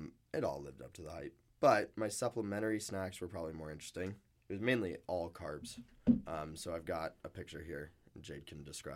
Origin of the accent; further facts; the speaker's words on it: Vancouver, British Columbia, Canada; Like, we're from Vancouver. I think I'm pretty used to rain